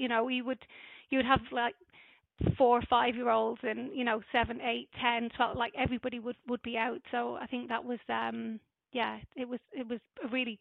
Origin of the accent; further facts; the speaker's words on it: Dublin, Leinster, Ireland; also born or lived in Padiham; although I grew up predominantly in Dublin, I was actually born in Lancashire, which not many people know. But I'm so I was born in a little town called Padiham, near Burnley, and two Irish parents who had moved over.